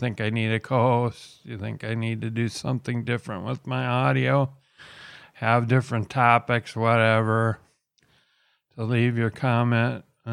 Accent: Worthington, Minnesota, United States; And Worthington Senior High in Worthington, Minnesota, which is my hometown. We moved due to family reasons, the death of my father being one of them.

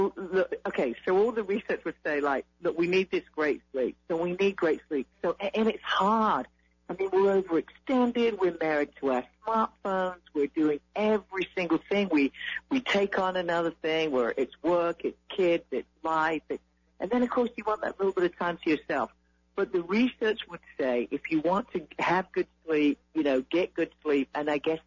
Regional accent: United Kingdom; now in Texas, United States; So, look, I'm originally from the UK, but I've been in Texas for 32 years.

